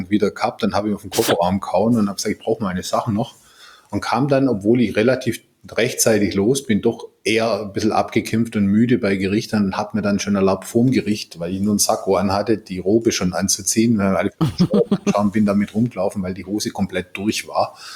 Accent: Swabia, Germany; ich bin ja Schwabe

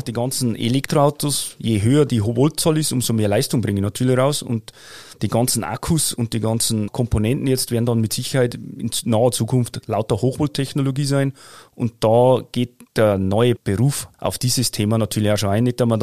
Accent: Bavaria, Germany; Also positiv gesagt, so ein Murkser, so wie es bei uns in Aufwachsen war.

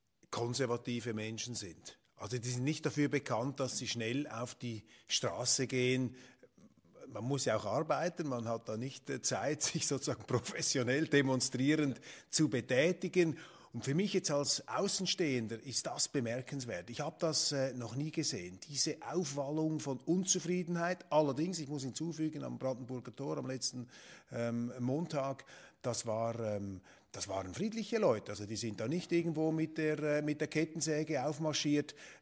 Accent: Switzerland; Aber bei mir jetzt als Schweizer kommt das so

